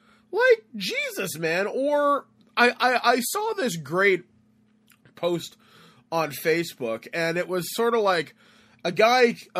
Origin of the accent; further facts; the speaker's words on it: Canada; And maybe it's because I'm Canadian.